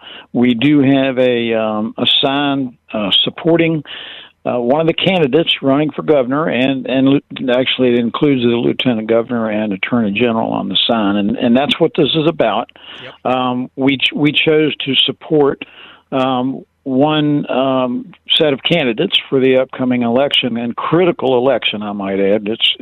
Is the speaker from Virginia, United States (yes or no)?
yes; Virginia, United States; I'm born and raised in the Commonwealth. I was raised by my family to be a Virginia gentleman. I thought Virginians were better than this.